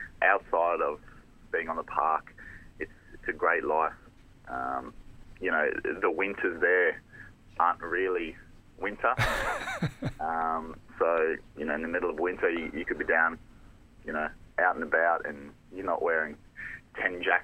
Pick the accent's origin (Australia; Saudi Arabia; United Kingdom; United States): Australia; being an Aussie